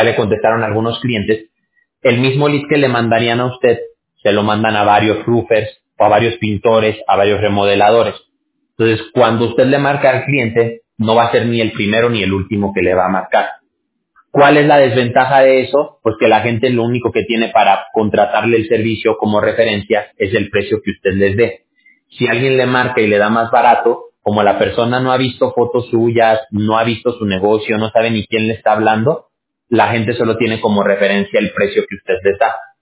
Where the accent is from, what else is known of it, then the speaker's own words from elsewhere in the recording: Mexico; yo soy mexicano. Ahí en México tenemos una palabra que es billetear.